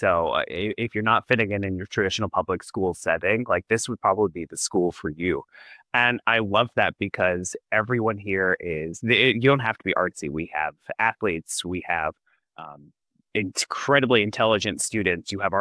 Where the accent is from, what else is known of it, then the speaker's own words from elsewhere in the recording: Missouri, United States; I'm from the Midwest, I'm from Missouri originally